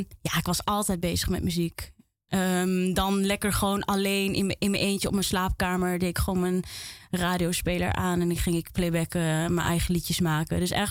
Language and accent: Dutch; Almelo, Overijssel, Netherlands; also born or lived in The Hague; toen ik baby was, ben ik ook weer teruggegaan naar Almelo. Uh-huh. Want de ouders van papa en mama, die woonden daar. Dus, en ze misten ze eigenlijk heel erg. Dus toen zijn we snel naar Almelo gegaan en daar ben ik opgegroeid.